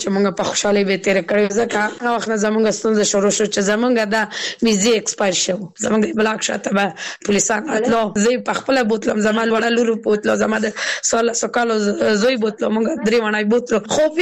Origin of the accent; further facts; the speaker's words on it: Kabul, Afghanistan; زه اوس بل ولایت کې سيګم، زه په خپل د کابل ولایت نه یم